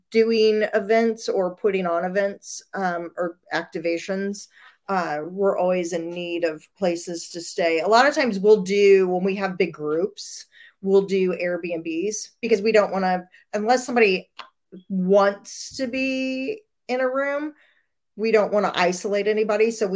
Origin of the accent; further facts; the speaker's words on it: St. Louis, Missouri, United States; Yeah, well, I'm originally from St. Louis